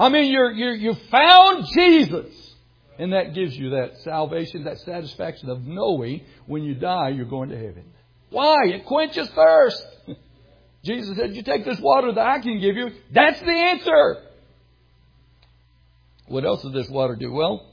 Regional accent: West Virginia, United States; I'm from West Virginia, but I cleaned up pretty good.

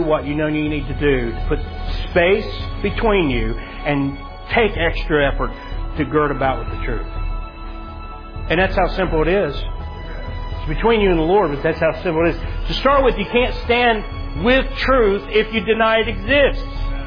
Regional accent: Ohio, United States; moved away; I was from Southern Ohio, and I came straight up Route 23. Why? There were no jobs down there, and it got me away from those influences.

